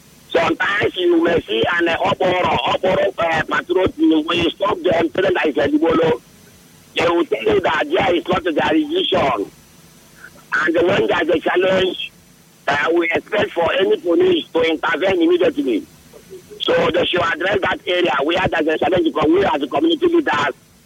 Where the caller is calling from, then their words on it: Eliozu, Rivers, Nigeria; I'm calling from Eliozu.